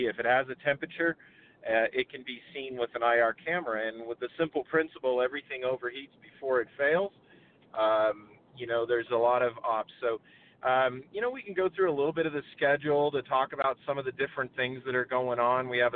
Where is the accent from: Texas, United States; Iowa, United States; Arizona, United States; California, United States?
California, United States; obviously, I'm from Southern California, but I have a large company that brings me out to Montana to do surveys.